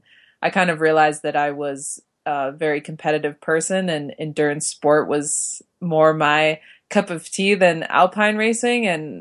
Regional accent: Park City, Utah, United States; Yeah, so I grew up in Park City, Utah. And so, I mean, alpine skiing is for sure a way of life there.

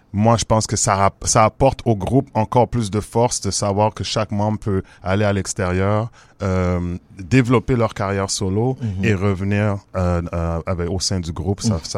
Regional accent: Montreal, Quebec, Canada; viens de la deuxième vague de diaspora haïtienne qui est venue s'établir au Québec. Je suis né à Montréal, dans le quartier 6-7.

